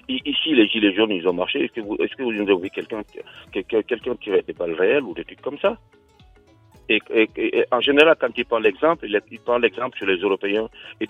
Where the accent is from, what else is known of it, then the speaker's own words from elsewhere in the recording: Senegal; Moi, je suis Sénégalais.